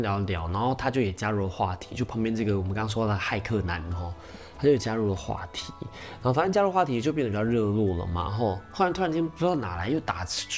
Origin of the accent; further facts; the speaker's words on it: Taiwan; 他一听到我们声音就知道我们是台湾人